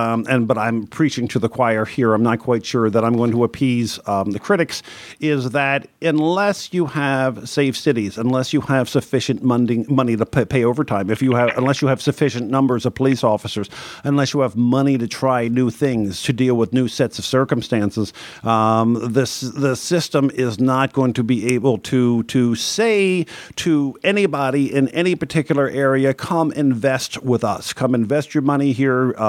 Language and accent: English; Baltimore, Maryland, United States; as a citizen of the Baltimore metropolitan area and as a person who grew up, was born and raised in Baltimore City, Christian, that the health of Baltimore City